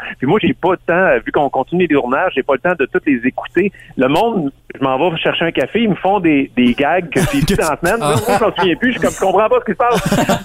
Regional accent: Saint-Jean-sur-Richelieu, Quebec, Canada; ben moi, je viens de Saint-Jean-sur-Richelieu. J'ai vécu le grand verglas, donc j'ai pas peur.

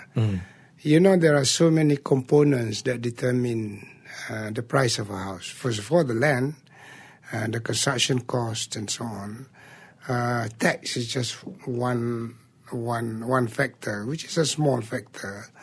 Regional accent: Kelantan, Malaysia; I come from Kelantan, a very conservative state.

